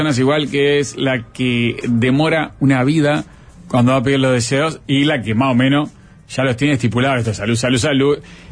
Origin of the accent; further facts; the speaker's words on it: Uruguay; En los 70, los 80, que yo vivía acá en este país, no sé dónde vivías tú, pero yo vivía acá en Uruguay de chiquito, nací en Uruguay